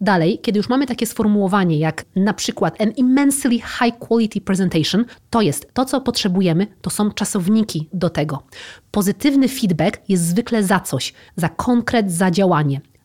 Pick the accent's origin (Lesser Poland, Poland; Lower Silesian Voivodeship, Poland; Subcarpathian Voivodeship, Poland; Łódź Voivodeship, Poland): Lower Silesian Voivodeship, Poland; Wrocław; No przecież ja jestem z Wrocławia, no a nie z żadnego Podlasia